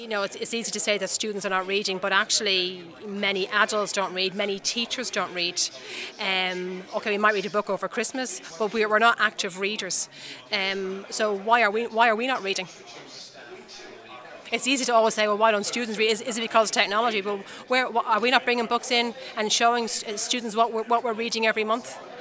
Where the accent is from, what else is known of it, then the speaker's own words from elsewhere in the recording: Walkinstown, Leinster, Ireland; moved away as an adult; Yeah, I'm from Walkinstown. So I went to the Assumption in Walkinstown, and then I travelled quite a lot. Then I went back to university, and I went to university actually in the UK, and I stayed there